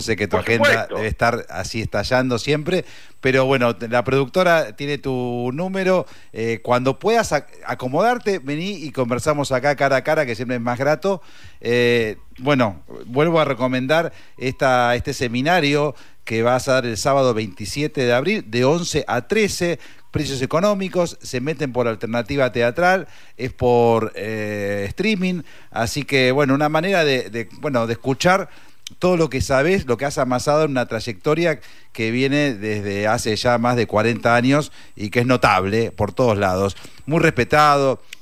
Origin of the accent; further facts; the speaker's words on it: Florida, Buenos Aires Province, Argentina; yo soy de Florida